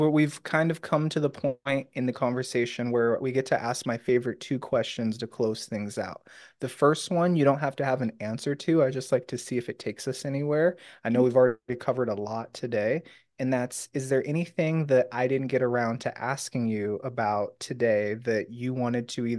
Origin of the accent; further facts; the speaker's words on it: California, United States; I grew up in Disneyland, right?